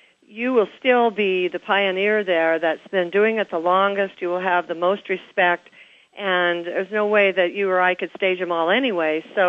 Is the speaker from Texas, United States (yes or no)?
no; Seattle, Washington, United States; now in Hawaii, United States; And so even when I think of Seattle, my hometown, I cannot stage every house here by myself.